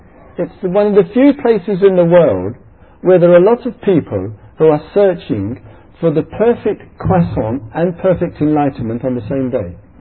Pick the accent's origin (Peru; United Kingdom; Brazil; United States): United Kingdom; Totnes, South West England; In my hometown once, I was running on in Totnes, it's in the west country of England, it's called, it's referred to in England as Britain's New Age capital